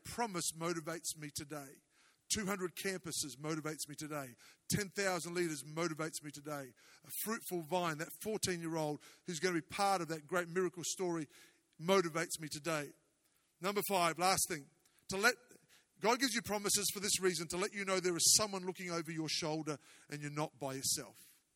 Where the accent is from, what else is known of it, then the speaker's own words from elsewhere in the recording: Australia; now in Phoenix, United States; the city I'm from in Australia is like this about 2 weeks of the year, not 15 weeks.